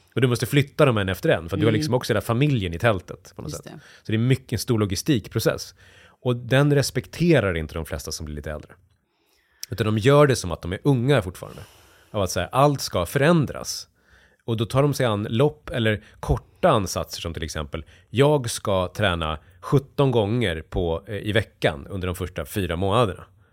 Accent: Dalarna County, Sweden; jag växte upp i hockeyomklädningsrum i Dalarna och kom från industristad utanför Bålänge växte jag upp.

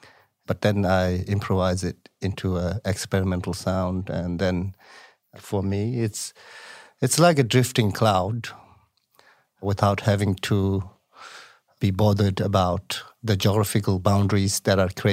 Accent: Tibet, China; now in Australia; a Tibetan in exile, now living in Australia.

